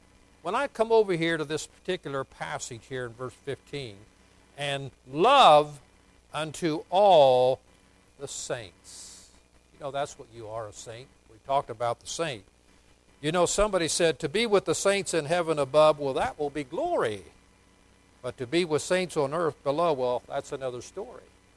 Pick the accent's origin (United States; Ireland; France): United States; Newark, Ohio; I preach at church in Newark because that's my hometown.